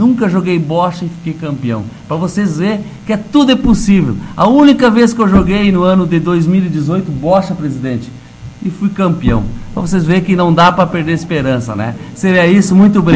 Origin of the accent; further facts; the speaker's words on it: Rincão de Espraiada, Rio Grande do Sul, Brazil; lá no Rincão de Espraiada, na minha terra, lá no Rincão de Espraiada